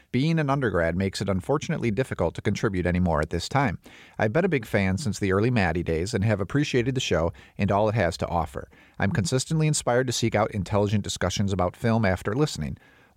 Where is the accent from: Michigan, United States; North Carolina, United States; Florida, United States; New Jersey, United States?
New Jersey, United States; Ventnor; now in Binghamton, United States; I was driving back and forth from Binghamton, New York, home to my hometown in Ventnor, New Jersey, to help out my aging father.